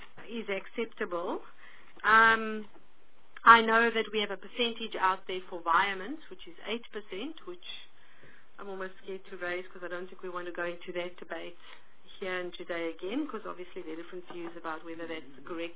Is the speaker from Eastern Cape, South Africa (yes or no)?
yes; Eastern Cape, South Africa; I come from the Eastern Cape